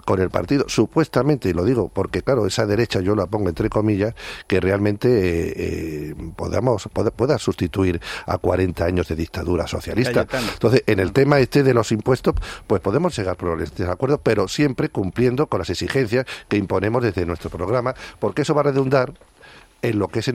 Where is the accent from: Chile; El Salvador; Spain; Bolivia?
Spain; Andalusia; O sea que yo me siento orgulloso de ser andaluz, pero porque soy español. Y también, por tanto, soy también madrileño.